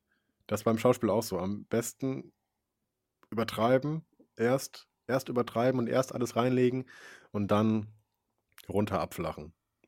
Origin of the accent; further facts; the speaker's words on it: Wipperfürth, North Rhine-Westphalia, Germany; born there; In Wipperfürth, ja. Das ist in Nordrhein-Westfalen, im Bergischen Land, so 40 Kilometer von Köln weg.